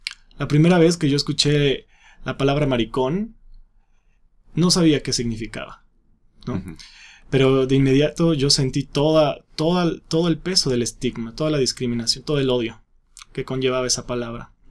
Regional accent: Ciudad Altamirano, Guerrero, Mexico; moved away as an adult; also born or lived in Coyuca de Catalán / Cirándaro; now in Mexico City, Mexico; originario del estado de Guerrero. Nací en un lugar que se llama Coyuca de Catalán. Pasé mi infancia en un lugar que se llama Cirándaro. Y durante toda mi adolescencia la pasé en Ciudad Altamirano, de donde me reconozco más deudor de mis orígenes

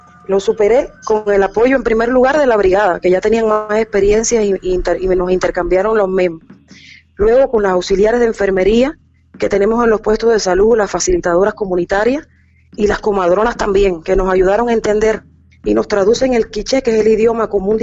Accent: Cuba; moved away as an adult; literaturas en Cuba, pero con la conciencia puesta en brindar lo mejor de los conocimientos aprendidos en mi país para ayudar a esta población de aquí

